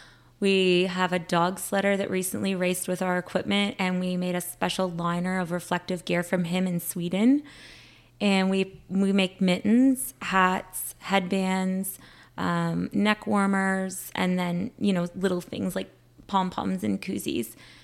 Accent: Georgina Island, Ontario, Canada; So I'm from the Chippewas of Georgina Island.

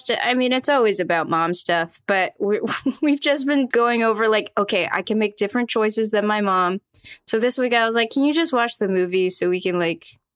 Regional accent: Toronto, Ontario, Canada; I am those things from Toronto

